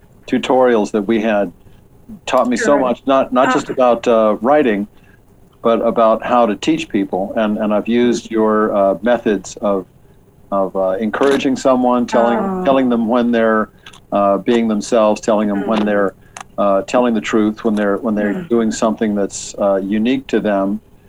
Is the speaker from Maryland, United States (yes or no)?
yes; Baltimore, Maryland, United States; I grew up in Baltimore. I'd lived there since I was in like second grade.